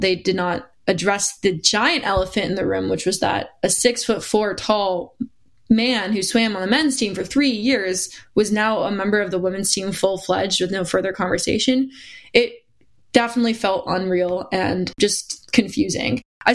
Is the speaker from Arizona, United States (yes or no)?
no; Connecticut, United States; I was placing at states, and I'm from Connecticut.